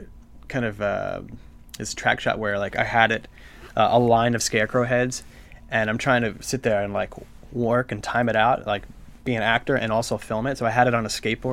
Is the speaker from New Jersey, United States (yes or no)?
yes; New Jersey, United States; also born or lived in Brooklyn; I was born in Brooklyn. I was raised in Jersey. I moved to Brooklyn. Now I'm in Jersey, and now I'm going to go to California.